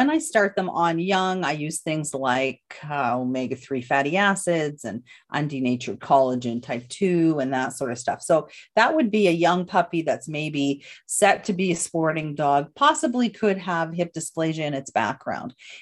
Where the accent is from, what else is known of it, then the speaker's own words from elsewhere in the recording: Canada; I'm Canadian and, you know, we know all the stuff about CBD up here in Canada.